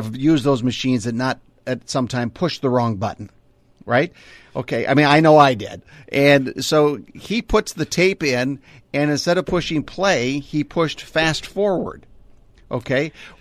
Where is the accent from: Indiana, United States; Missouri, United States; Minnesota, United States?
Minnesota, United States; Minneapolis; born or raised there